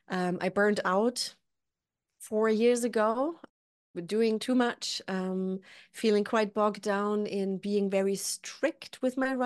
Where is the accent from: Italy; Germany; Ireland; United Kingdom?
Germany; accent: German; English is a second language; Maybe you can hear from my accent, I'm German, so I'm trying to stick to the rules.